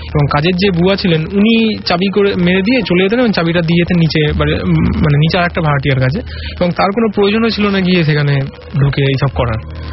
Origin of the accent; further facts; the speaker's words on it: Behala, West Bengal, India; আমার বাড়ি হচ্ছিল বেহালায়